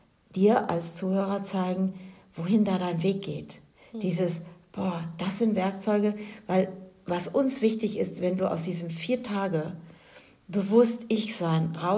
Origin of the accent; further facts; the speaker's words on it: Germany; Und ich als Deutsche sage jetzt, vom 4. bis zum 7. Juni findet das Ganze nämlich in der Schweiz statt